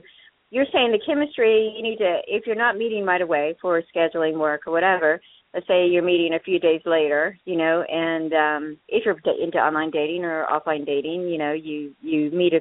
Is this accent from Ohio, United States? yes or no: no; North Carolina, United States; But I said, I am so shy, and I'm from North Carolina.